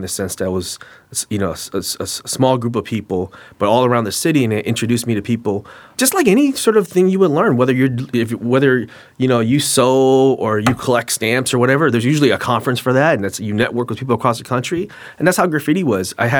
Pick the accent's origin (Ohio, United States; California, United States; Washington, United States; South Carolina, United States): California, United States; San Francisco; I grew up in the North Beach Projects, so it's a kind of weird place because it's like literally the cable car runs right through it.